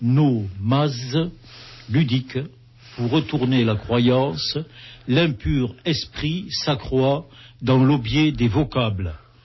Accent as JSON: {"language": "French", "region": "Occitanie", "country": "France", "said": "c'est important l'ethnographie, surtout de chez nous en Languedoc"}